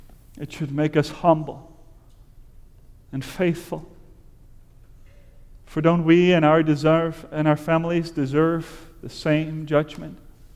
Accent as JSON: {"language": "English", "country": "Netherlands", "tie": "born or raised there", "second_language": "English", "moved": "yes", "said": "Now, many of you know that I am from the Netherlands. I was born and raised there"}